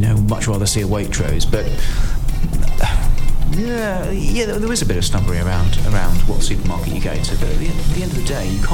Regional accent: South East England, United Kingdom; this was when I was growing up in Kent.

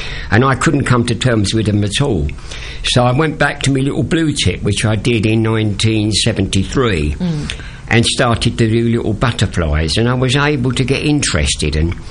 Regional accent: London, United Kingdom; born there; My love really has always been where I live, and I call it East Anglia, although I was born in London.

